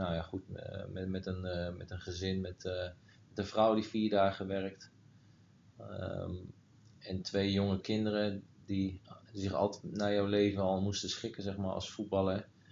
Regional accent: De Bilt, Utrecht, Netherlands; 38 jaar inmiddels. Geboren en getogen in De Bilt, plaatsje bij Utrecht, waar het weer vandaan komt.

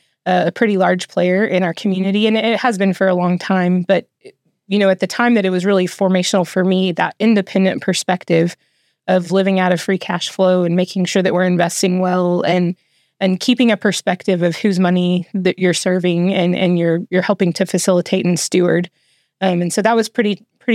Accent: Midland, United States; So I was born here in Midland, 1982. So if you're doing the math, I'm 40 years old right now. And I'm really excited to be serving in my hometown.

